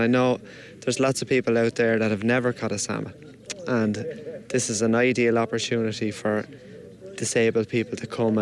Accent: Kildare, Ireland; I'm from Kildare.

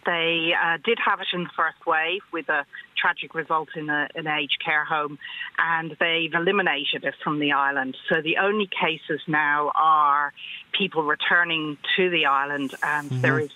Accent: Australia; now in Isle of Man; I'm actually here. I'm not Manx. I'm an Irish-Australian.

